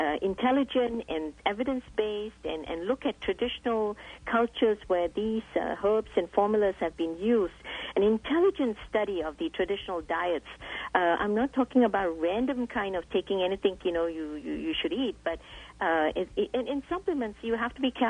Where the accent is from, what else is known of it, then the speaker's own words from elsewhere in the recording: Singapore; When I said that I was from Singapore and we eat fermented soy products there